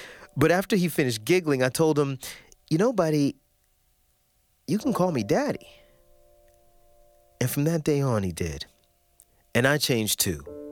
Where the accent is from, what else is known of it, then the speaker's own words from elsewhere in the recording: the South, United States; Now, I grew up in the South, and I'd never done the interracial dating thing.